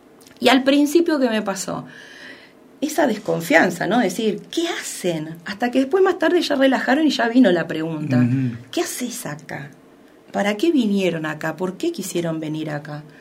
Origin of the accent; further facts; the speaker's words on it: Santa Rosa, La Pampa, Argentina; No, yo soy de Santa Rosa, claro.